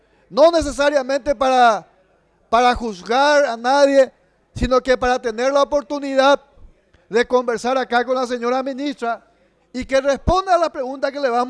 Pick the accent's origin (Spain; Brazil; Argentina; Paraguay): Paraguay; No somos democráticos los paraguayos, presidente